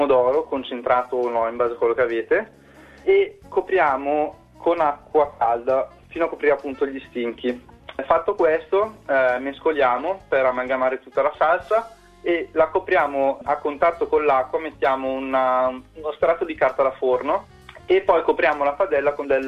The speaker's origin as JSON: {"language": "Italian", "town": "Castel Rozzone", "region": "Lombardy", "country": "Italy", "lives_now": "Australia", "said": "io vengo da un piccolo paese in provincia di Bergamo che si chiama Castelrozzone. Sono qua in Australia dal maggio 2010, quindi ormai poco più di 6 anni, sono ormai residente qui."}